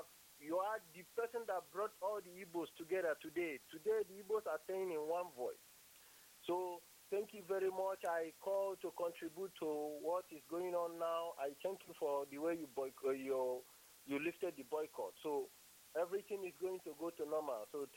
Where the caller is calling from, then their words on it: Germany; I'm calling from Deutschland, Germany.